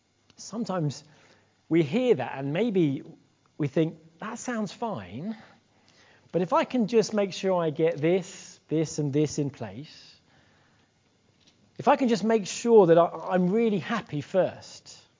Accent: England, United Kingdom; as an Englishman.

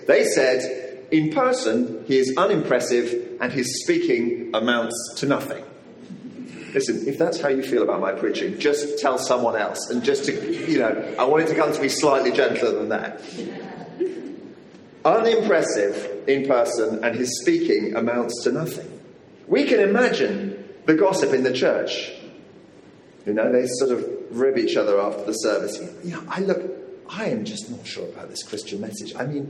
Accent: United Kingdom; Now, we're British. We know better than that, okay?

